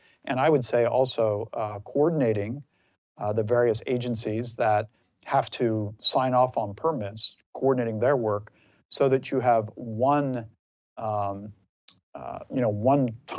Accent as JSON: {"language": "English", "town": "Circleville", "region": "Ohio", "country": "United States", "tie": "born or raised there", "said": "We went to my hometown of Circleville, Ohio, for the Circleville Pumpkin Show."}